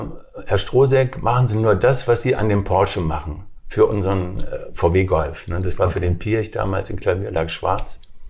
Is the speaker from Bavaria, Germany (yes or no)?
no; Wuppertal, North Rhine-Westphalia, Germany; also born or lived in Weimar / Berlin; mit 4 Jahren nach Berlin, mit 8 Jahren nach Wuppertal. Glücklicherweise nach Wuppertal, weil ich dann in Wuppertal studieren konnte.